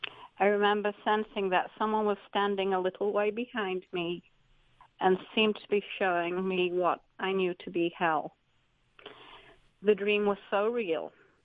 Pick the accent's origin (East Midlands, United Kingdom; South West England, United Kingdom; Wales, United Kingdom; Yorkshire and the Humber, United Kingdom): Yorkshire and the Humber, United Kingdom; moved away as an adult; now in United States; So I grew up in Yorkshire, England, and I was christened as a baby, but not having been raised with a faith